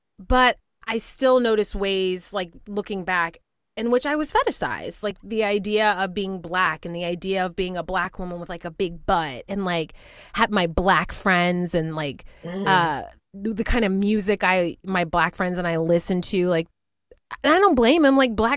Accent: Spring, Texas, United States; Houston. Well, a city outside of Houston called Spring.

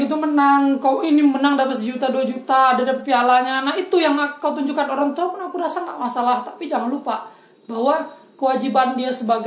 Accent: Sanggau, West Kalimantan, Indonesia; Dulu di daerahku, di Sanggau, itu kami sering main Swarnet.

